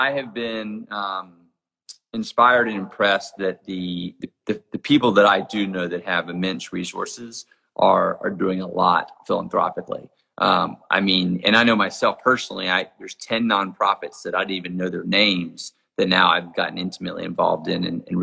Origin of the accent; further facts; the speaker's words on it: Jackson Hole, Wyoming, United States; where I see a lot of it in my hometown of Jackson Hole, Wyoming, is we have a lot of people who really live paycheck to paycheck